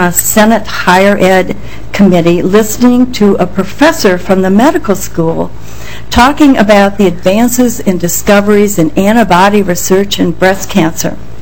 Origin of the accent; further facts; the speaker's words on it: Minnesota, United States; I was born and raised in Minnesota, and like many of you, I'm an alum of the university